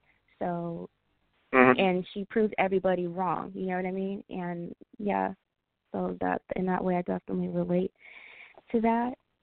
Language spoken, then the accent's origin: English; Baton Rouge, Louisiana, United States; born there; also born or lived in Atlanta / Michigan / California; Well, I was actually born in Baton Rouge, Louisiana. I moved back and forth from Atlanta to Michigan because my parents were separated until I've landed in California I lived there for a good while, about 6-7 years